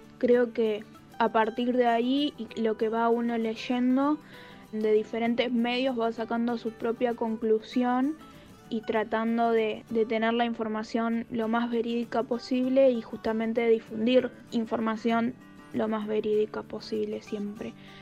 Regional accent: Viedma, Río Negro, Argentina; tengo 17 años y soy de Viedma, Río Negro.

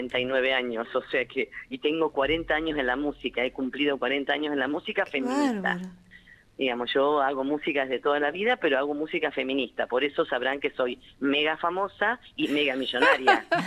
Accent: Lincoln, Buenos Aires Province, Argentina; now in Pehuenco, Argentina; que yo soy de Lincoln, originaria de Lincoln, de la provincia de Buenos Aires.

